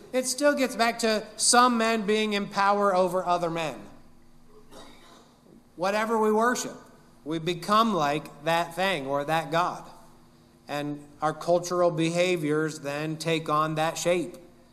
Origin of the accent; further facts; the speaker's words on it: Amish country, United States; I'm from Amish country.